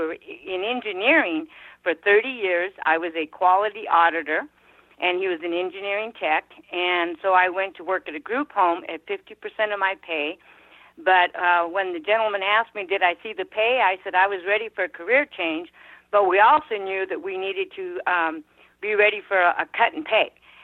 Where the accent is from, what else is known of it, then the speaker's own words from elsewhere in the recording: Arizona, United States; now in Temecula, United States; He's from Indiana, I'm from Arizona. But we've lived in Temecula, California for 27 years.